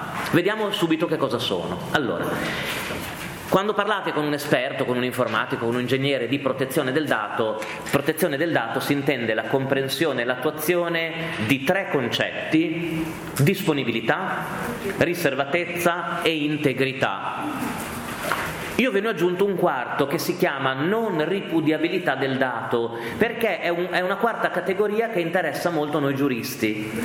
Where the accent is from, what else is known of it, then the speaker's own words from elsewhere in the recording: Emilia-Romagna, Italy; now in Milan, Italy; Io quando arrivai a Milano 15 anni fa, io vengo dall'Emilia Romagna, sono di un piccolo paese tra Modena e Bologna